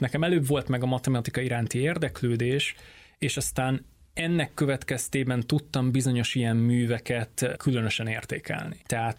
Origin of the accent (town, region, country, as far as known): Debrecen, Hajdú-Bihar, Hungary